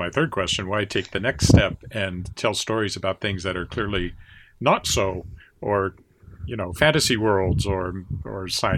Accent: Regina, Saskatchewan, Canada; as I walk around my hometown of Regina, Saskatchewan.

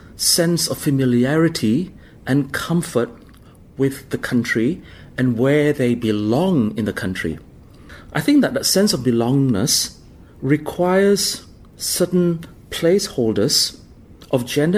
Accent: Malaysia; we want to be recognized as citizens, as Malaysians, who may not fall into the cisnormative and heteronormative categories, but are every bit as Malaysian as everyone else.

